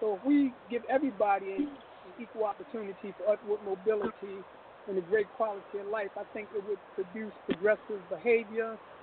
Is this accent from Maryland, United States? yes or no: yes; Baltimore, Maryland, United States; I am a Baltimorean through and through, born and raised in Baltimore.